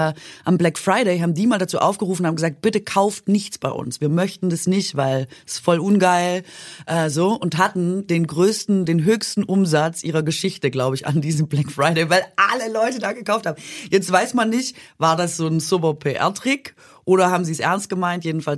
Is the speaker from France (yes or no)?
no; Baden-Württemberg, Germany; atme ich schockiert auf als Schwäbin